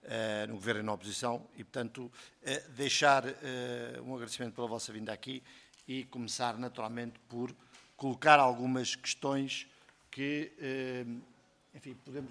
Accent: Oeste, Portugal; também sou do Oeste, ainda que um Oeste mais ligado ao mar, mas também sou do Oeste

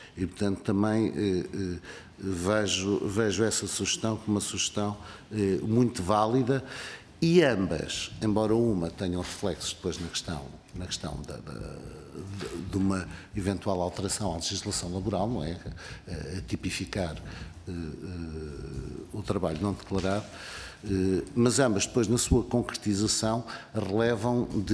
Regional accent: Algarve, Portugal; presenciei várias vezes na região de onde venho, no Algarve

